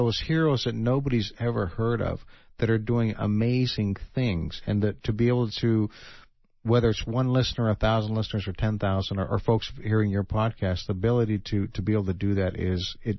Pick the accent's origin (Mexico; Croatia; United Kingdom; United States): Mexico; I was raised in Mexico